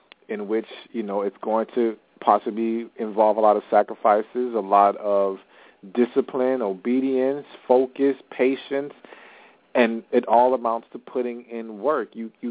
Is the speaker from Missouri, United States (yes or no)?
no; Miami, Florida, United States; also born or lived in New York; now in Atlanta, United States; I was born in New York, but raised in Miami, Florida, and now reside in the Atlanta area.